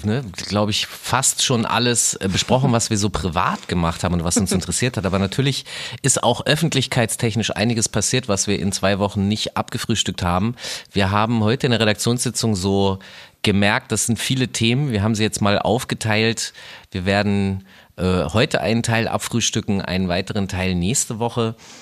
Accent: Northern Germany, Germany; und ich komme aus Norddeutschland

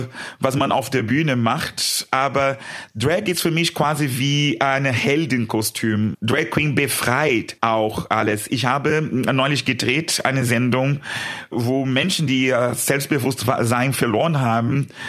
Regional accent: São Paulo, Brazil; German is a second language; In meiner Heimat in Brasilien, ich war noch sehr jung

